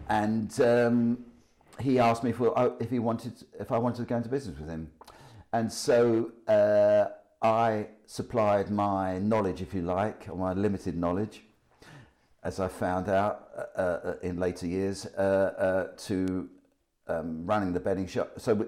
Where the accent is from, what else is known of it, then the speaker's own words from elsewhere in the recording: London, United Kingdom; also born or lived in Nettlebed; From my accent, most people would tell that I come from London